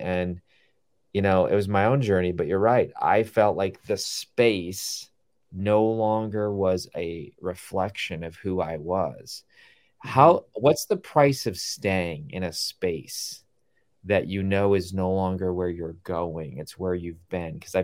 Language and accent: English; Wisconsin, United States; I'm from Wisconsin. I don't know if you know, but I'm from Wisconsin.